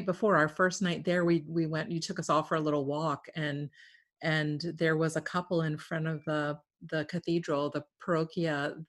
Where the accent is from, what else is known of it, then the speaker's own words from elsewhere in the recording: San Diego, California, United States; I grew up in San Diego